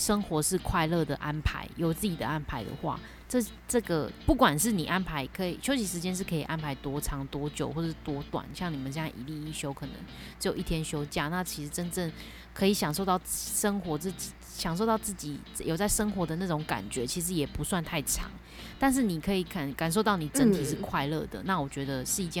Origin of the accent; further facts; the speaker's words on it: Taipei, Taiwan; 我们都是台北人，就是我们都在台北，我们没有离乡背景